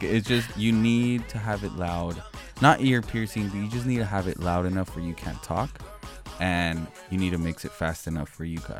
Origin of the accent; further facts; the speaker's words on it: El Paso, Texas, United States; now in Austin, United States; I'm from El Paso, and my mom's from Torreón, Coahuila, and I was never into no cumbia or any of that stuff. And moving to Austin really, really, really made me fall in love with all